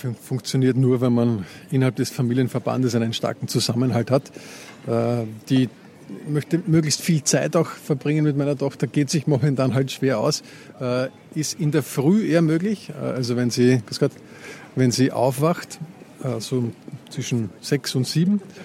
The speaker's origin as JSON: {"language": "German", "town": "Moosbrunn", "region": "Lower Austria", "country": "Austria", "tie": "born or raised there", "said": "Es ist der Bezirk Wien-Umgebung gewesen. Ist ca. 20 Kilometer von Wien entfernt. Bei Himbeck, Mad Neusiedl, falls einem das was sagt. Ja, definitiv Speckgürtel. War auch in meiner Teenagerzeit immer in Wien fort."}